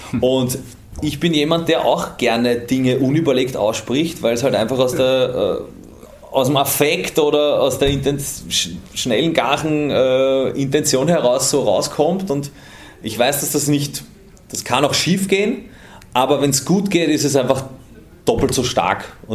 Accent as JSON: {"language": "German", "region": "Vienna", "country": "Austria", "tie": "born or raised there", "said": "ich bin Generation Häupl, aufgewachsen in Wien unter seiner Regentschaft"}